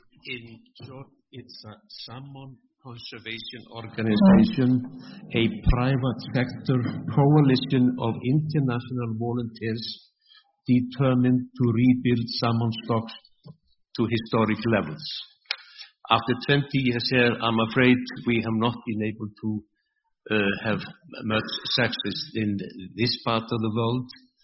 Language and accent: English; Iceland; I come from Iceland, which is a fishy nation